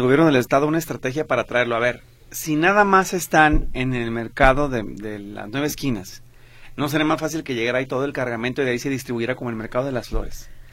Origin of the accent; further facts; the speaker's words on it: Mexico; Porque necesitamos ya como mexicanos exigir a quien llegue al Congreso de la Unión que cambie esta ley